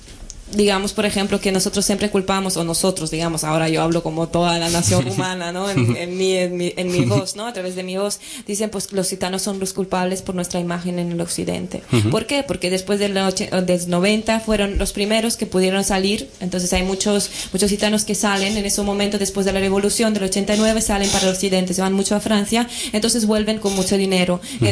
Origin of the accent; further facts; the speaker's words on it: Romania; Me pregunta, ¿de dónde vienes? Pues yo de Rumanía.